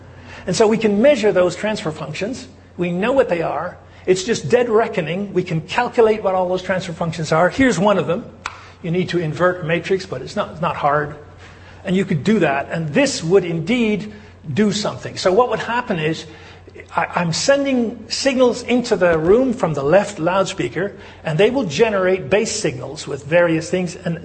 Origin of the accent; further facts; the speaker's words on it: Missouri, United States; and I'm from Missouri, right?